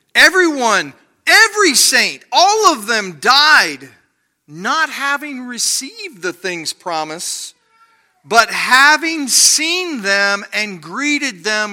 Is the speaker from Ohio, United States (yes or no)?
yes; Ohio, United States; I'm from Ohio. We did a lot of sled riding.